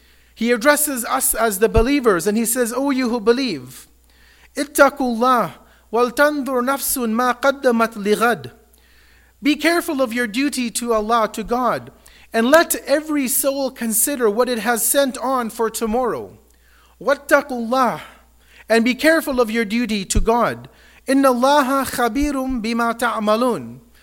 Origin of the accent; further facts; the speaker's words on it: Canada; Just as we as Canadian citizens, when we are working, we're getting our income, we do our taxes in the new year